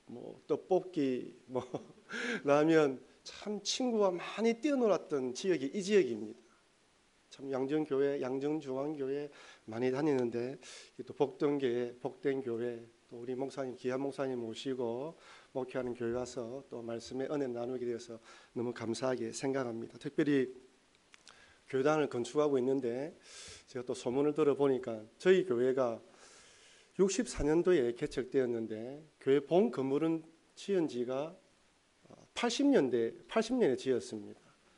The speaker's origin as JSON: {"language": "Korean", "region": "Busan", "country": "South Korea", "tie": "born there", "also_born_or_lived": "New Zealand", "said": "저는 여기 전포동에서 태어났습니다."}